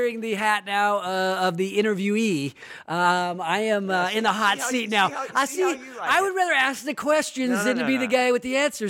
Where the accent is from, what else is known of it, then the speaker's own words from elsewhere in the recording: Sacramento, California, United States; So I'm going to live out my remaining days here in my hometown of Sacramento.